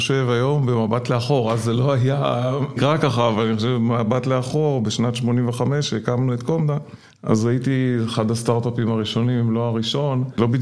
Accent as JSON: {"language": "Hebrew", "town": "Tel Aviv", "region": "Tel Aviv District", "country": "Israel", "tie": "born there", "also_born_or_lived": "Haifa", "moved": "as an adult", "lives_now": "Ramat HaSharon, Israel", "said": "אז אני נולדתי בתל אביב, בצפון הישן. בערך בגיל 18 עברתי לחיפה ללמוד בטכניון כעתודאי, כן. בנווה שאנן. ואחרי שסיימתי עברתי לגור ברמת השרון"}